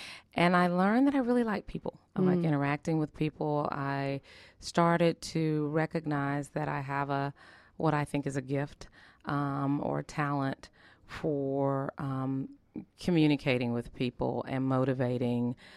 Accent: Atlanta, Georgia, United States; also born or lived in Frankfurt, Germany; So Atlanta really, I call it home.

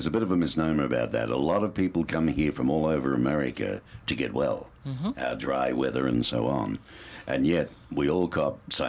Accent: Australia; now in Tucson, United States; I mean, being an Australian, I love Tucson, but I do miss the water.

